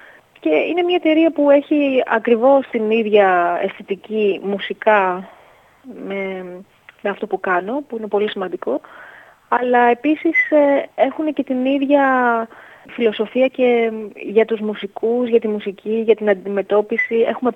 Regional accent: Greece; ναι μεν εγώ είμαι Ελληνίδα

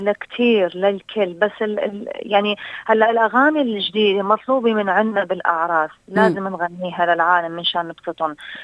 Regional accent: Iraq; first language Assyrian; Arabic is a second language; بتعرفي انا لغتي الام هي الاشوريه من صحيح. شمال العراق.

